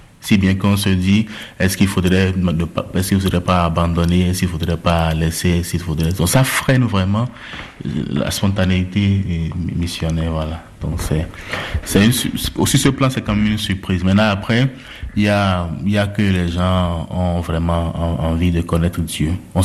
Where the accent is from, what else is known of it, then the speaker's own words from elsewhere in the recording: Benin; now in France; Chez nous, au Bénin, une idée que le curé a se met très vite en route